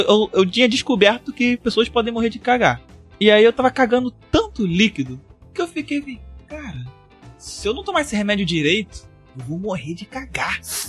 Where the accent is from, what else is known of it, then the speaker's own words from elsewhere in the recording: Rio de Janeiro, Brazil; Eu tô ok de morrer, mas cagando? Eu sou do Rio.